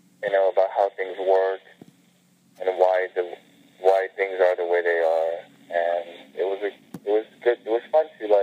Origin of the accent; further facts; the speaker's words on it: Los Angeles, California, United States; I grew up in Los Angeles.